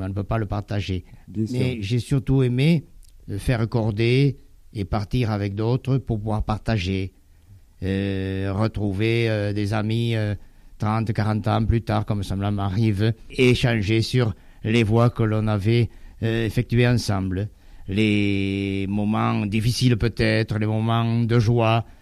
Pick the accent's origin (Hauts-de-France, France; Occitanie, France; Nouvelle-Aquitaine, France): Occitanie, France; Cazères; puisque je suis né à Caserres sur Garonne